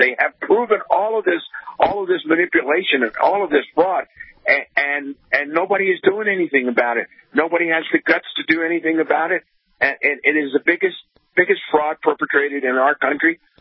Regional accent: Wilkes-Barre, Pennsylvania, United States; moved away; I'm originally from Wilkes-Barre, Scranton, 43 years ago.

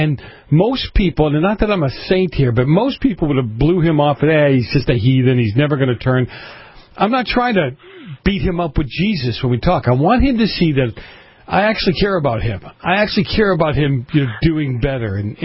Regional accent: Boston, Massachusetts, United States; I grew up in Boston. I grew up in a tight-knit community, an Italian community.

